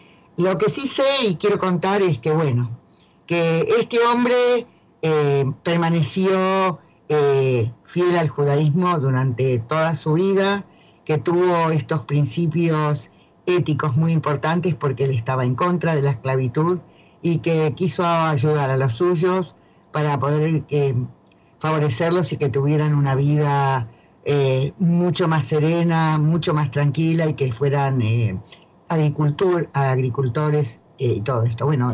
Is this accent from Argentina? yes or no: yes; Rivera, Buenos Aires Province, Argentina; now in Buenos Aires, Argentina; mi pueblo, que es Rivera, en la provincia de Buenos Aires.